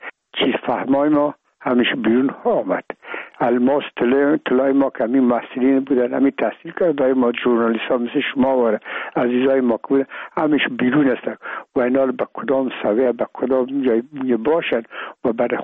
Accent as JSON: {"language": "Persian", "country": "Afghanistan", "said": "میگم ما افغان هستیم"}